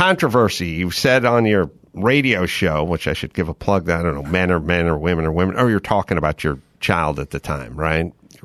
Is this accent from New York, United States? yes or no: no; North Hollywood, California, United States; And I remember I grew up in North Hollywood